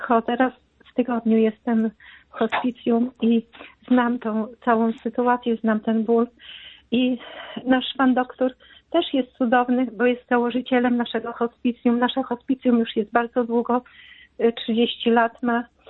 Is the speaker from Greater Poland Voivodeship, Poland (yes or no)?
no; Białystok, Podlaskie Voivodeship, Poland; Jestem wolontariuszką w hospicjum. Jestem z Białegostoku.